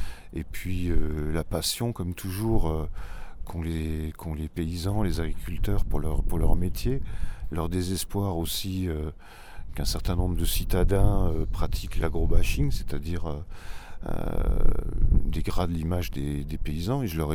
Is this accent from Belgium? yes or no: no; Auvergne-Rhône-Alpes, France; je viens du Vercors, donc ce n'est pas du tout la même configuration des lieux